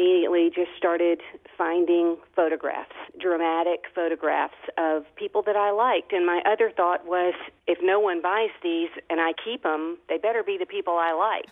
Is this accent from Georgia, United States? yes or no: yes; Rome, Georgia, United States; now in Birmingham, United States; which is halfway between my hometown of Rome and where I live now, which is Birmingham.